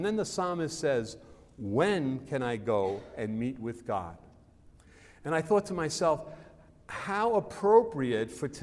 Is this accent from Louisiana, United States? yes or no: no; Brooklyn, New York, United States; now in West Virginia, United States; Now, it wasn't that way when I grew up in Brooklyn. In fact, when I moved to West Virginia